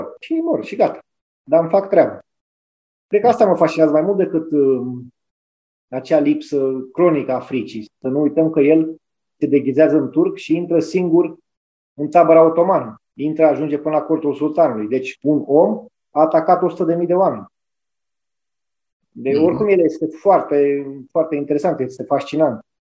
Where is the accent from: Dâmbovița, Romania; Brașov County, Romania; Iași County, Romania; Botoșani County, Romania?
Dâmbovița, Romania; Târgoviște; am crescut în Târgoviște, lângă Curtea Domnească